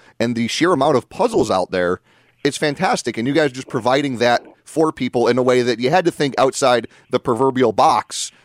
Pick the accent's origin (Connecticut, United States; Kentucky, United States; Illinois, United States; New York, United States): Connecticut, United States; New Britain; I remember going there as a little kid growing up in New Britain.